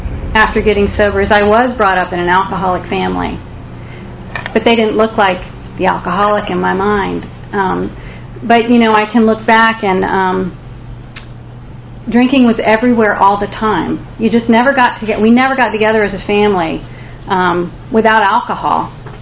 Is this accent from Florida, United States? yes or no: yes; Florida, United States; also born or lived in Connecticut; I started out, I was born in Connecticut, and when I was five, we moved down to South Florida.